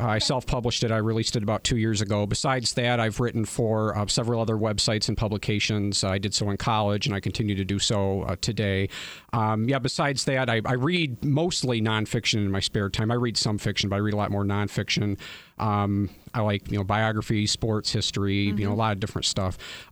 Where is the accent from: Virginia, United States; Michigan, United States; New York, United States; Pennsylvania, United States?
Michigan, United States; Battle Creek; I'm originally from Battle Creek. I moved to the area in 2012 when I was originally offered this position.